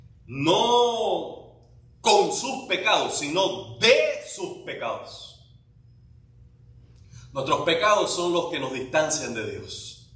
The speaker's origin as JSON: {"language": "Spanish", "town": "Remedios", "region": "Villa Clara", "country": "Cuba", "tie": "born or raised there", "said": "Por eso se hizo una marcha desde mi pueblo, desde Remedios, a la playa con la juventud de la época y acampar en la playa."}